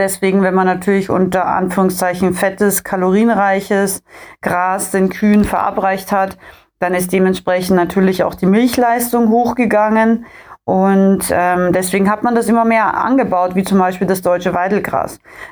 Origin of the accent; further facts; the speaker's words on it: Austria; ich bin ja ursprünglich in Österreich aufgewachsen und komme da ja auch her aus den österreichischen Bergen, und wir haben auf fast 1000 Meter Seehöhe gelebt